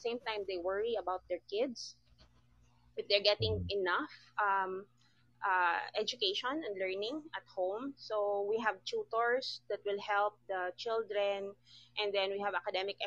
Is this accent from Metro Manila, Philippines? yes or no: no; Iloilo City, Western Visayas, Philippines; also born or lived in Davao; I'm from Iloilo City. We just recently moved here. So the past 7 years we were in Davao.